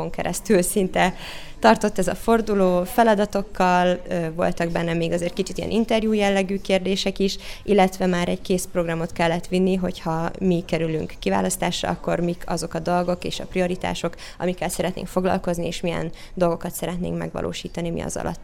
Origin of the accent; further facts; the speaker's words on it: Kiskunfélegyháza, Bács-Kiskun, Hungary; born there; also born or lived in Syria; Én Kiskunfélegyházán születtem, anyukám magyar, apukám pedig szíriai, mindkét országban éltünk